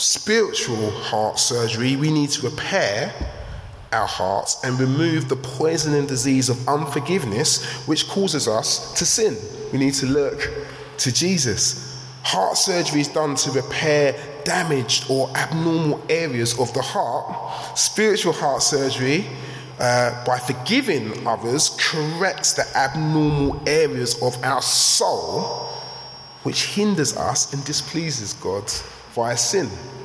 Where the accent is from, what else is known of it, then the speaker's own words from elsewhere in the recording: England, United Kingdom; So, I know we're English and silence tends to be like something we want to feel